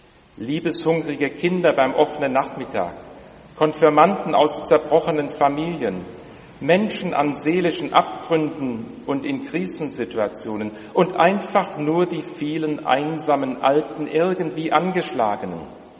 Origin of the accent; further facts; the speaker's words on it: Berlin, Germany; Ich sagte Ihnen, ich komme aus Berlin